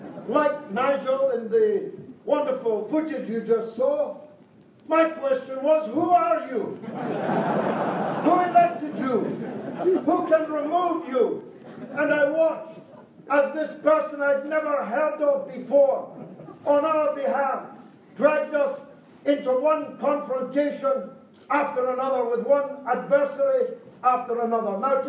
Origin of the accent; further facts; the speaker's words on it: Scotland, United Kingdom; Being a Scotsman from Irish background, I can hardly be called a little Englander.